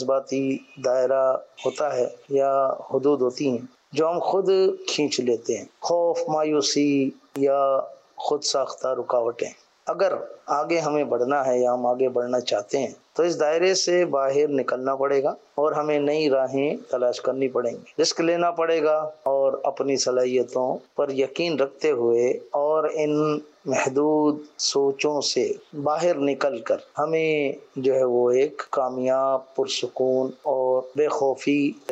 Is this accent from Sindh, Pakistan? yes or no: yes; Karachi, Sindh, Pakistan; میرا تعلق خارا دار کراچی سے ہے.